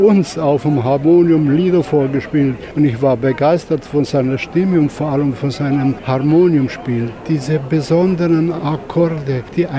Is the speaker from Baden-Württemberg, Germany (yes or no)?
no; Neurath, North Rhine-Westphalia, Germany; born there; Neuerath ist mein Geburtsort. Hier wurde ich getauft.